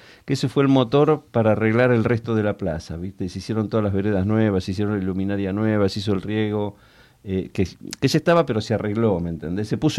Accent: Mendoza, Argentina; born there; Bueno, sí, pero yo fui a nacer a Mendoza.

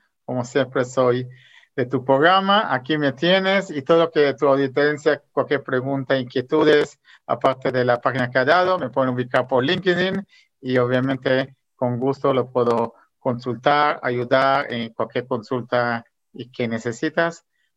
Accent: Israel; Spanish is a second language; also born or lived in Latin America; now in Spain; Yo tengo esta mentalidad israelí, pues soy obviamente israelí, viví muchos años en Latinoamérica y aquí en España

